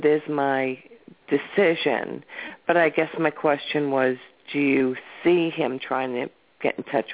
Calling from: Massachusetts, United States; from Massachusetts.

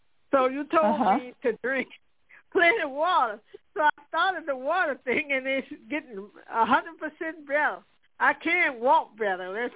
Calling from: Louisiana, United States; Yeah, I'm calling from Louisiana.

